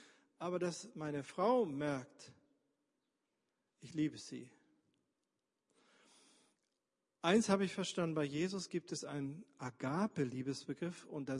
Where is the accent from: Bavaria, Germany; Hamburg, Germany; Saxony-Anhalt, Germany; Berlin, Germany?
Berlin, Germany; Ich komme zwar aus Berlin, aber ich liebe das Dorfleben. Und ich liebe es, in unserem Siegerländer Dorf, wo meine Frau herkommt, dass man sich grüßt.